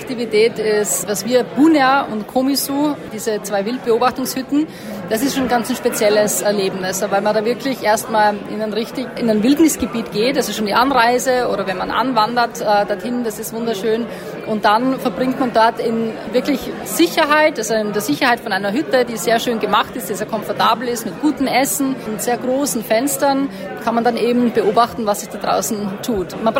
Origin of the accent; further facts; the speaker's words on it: Austria; also ich komme aus Österreich ursprünglich und wir haben ganz, ganz viel Wald.